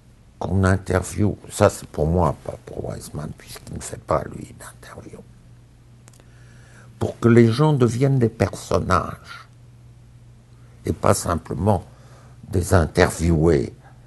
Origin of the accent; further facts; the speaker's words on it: Germany; Je suis allemand. Pas de nationalité.